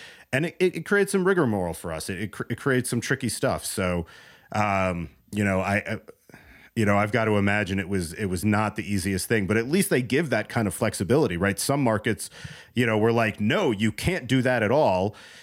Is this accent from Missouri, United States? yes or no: no; New Jersey, United States; or New Jersey, my home state, where they gave out like 5 licenses, right?